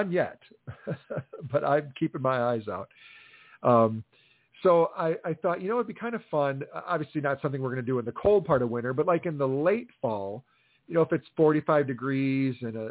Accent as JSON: {"language": "English", "town": "Delavan", "region": "Wisconsin", "country": "United States", "tie": "born or raised there", "also_born_or_lived": "Darien", "said": "And I used to have fun growing up in Delavan and the Darien area. Turtle Creek was a really fun place to go canoeing and stuff."}